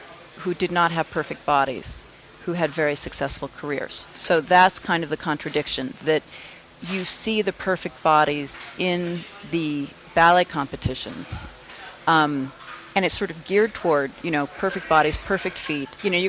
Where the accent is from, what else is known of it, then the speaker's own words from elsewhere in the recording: Palm Desert, California, United States; Yes, I grew up in California in Palm Desert, which was not exactly an epicenter of great ballet training